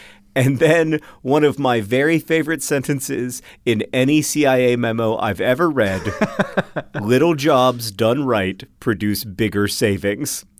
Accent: Skiemuice, Poland; Also, shout out to Skiemuice, my hometown in Poland. Good luck on pronouncing that.

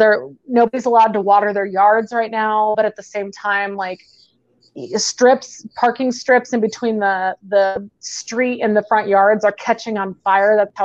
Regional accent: Phoenix, Arizona, United States; now in Salt Lake City, United States; I think I told you before, I'm from Phoenix. I'm used to 120, but I've been here since 2007.

